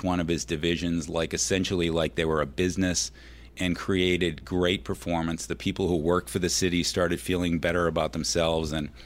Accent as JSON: {"language": "English", "town": "Boston", "region": "Massachusetts", "country": "United States", "moved": "as an adult", "lives_now": "New York, United States", "said": "Yeah, we talked about the fact that I'm from Boston"}